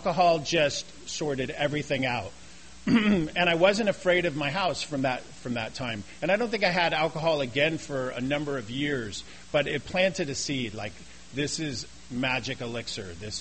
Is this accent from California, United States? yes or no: yes; Los Angeles, California, United States; And I grew up in Los Angeles, and I didn't have alcoholic parents.